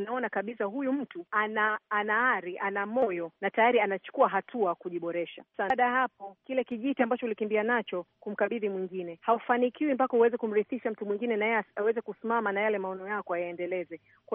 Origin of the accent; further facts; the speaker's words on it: Tanzania; na mimi kama Mtanzania ambaye lazima niwe na ushindani ili kufikisha nchi kwenye hatima yake